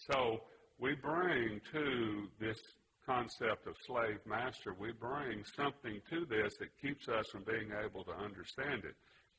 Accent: Mississippi, United States; I grew up in the Deep South. I grew up in the Mississippi Delta.

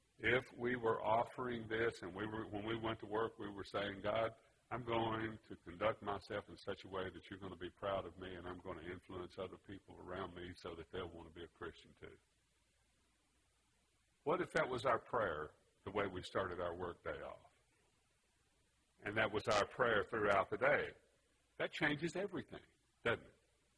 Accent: Mississippi, United States; I grew up in the Deep South. I grew up in the Mississippi Delta.

